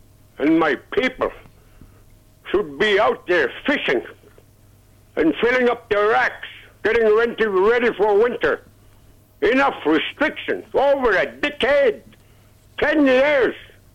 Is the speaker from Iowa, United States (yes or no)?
no; Bethel, Alaska, United States; I'm from Bethel. Mom and Dad's nomadic ways ended. They settled what we call villages and cities. They settled here in Bethel.